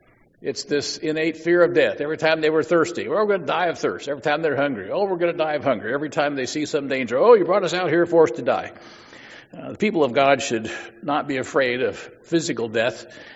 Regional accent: Midwest, United States; I grew up in the Midwest and shot a few innocent bobwhite quail.

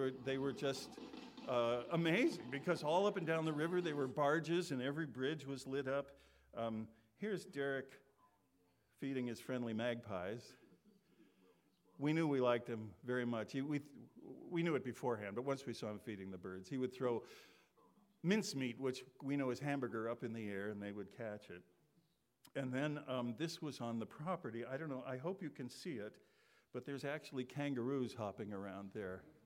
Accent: Cleveland, Ohio, United States; because we're from Cleveland and they knew that.

